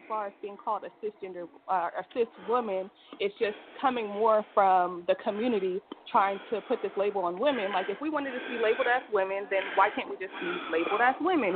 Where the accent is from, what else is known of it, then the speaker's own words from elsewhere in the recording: San Francisco, California, United States; I'm very familiar with, you know, the gay community. I'm from San Francisco.